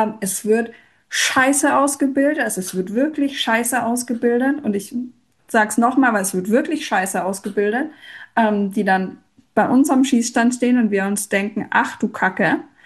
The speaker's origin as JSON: {"language": "German", "region": "Bavaria", "country": "Germany", "said": "ich bin aus Bayern und bin großer Fan von meinem Bundesland"}